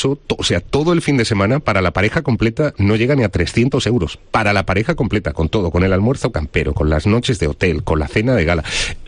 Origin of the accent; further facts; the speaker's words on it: Higuera la Real, Extremadura, Spain; en mi pueblo, sur de Badajoz, Higuera La Real, la ciudad de los celtas, de la Veturia.